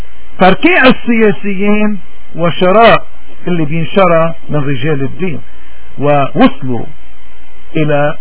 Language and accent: Arabic; Lebanon; ولكن بالمدى المنظور نحن كلبنانيين شو المطلوب منا؟